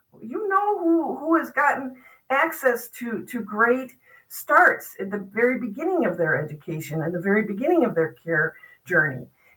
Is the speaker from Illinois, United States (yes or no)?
yes; Evanston, Illinois, United States; my parents, where I grew up in Evanston, Illinois, they won the award in the local parish every year for knowing the most people.